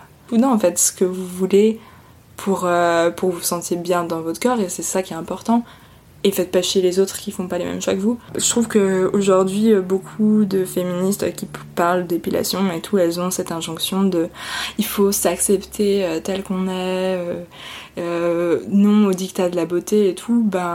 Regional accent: France; je suis française, j'ai mes papiers

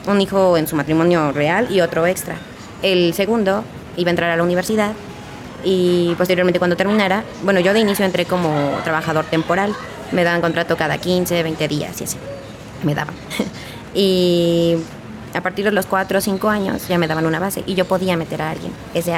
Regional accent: Hidalgo, Mexico; moved away; Yo no soy de aquí del estado, yo soy de Hidalgo.

